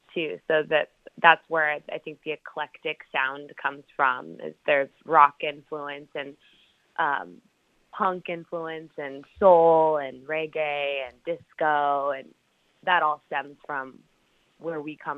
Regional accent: Long Beach, California, United States; We're all from Long Beach, but now live in different areas. Like our bassist is in L.A. and our drummer and keyboardist live more inland. And Matt and Eric and I are still in Long Beach.

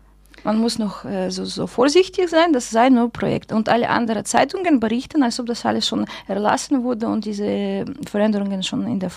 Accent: Ural, Russia; German is a second language; ich komme aus Russland ursprünglich und Russland ist groß und ich komme aus dem Ural. Das ist das Gebirge, die natürliche Grenze zwischen Europa und Asien.

